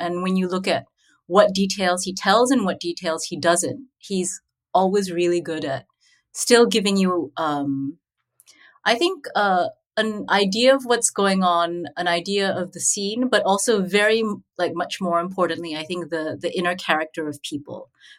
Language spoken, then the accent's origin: English; Singapore; also born or lived in Indonesia; So I grew up in Singapore and Indonesia.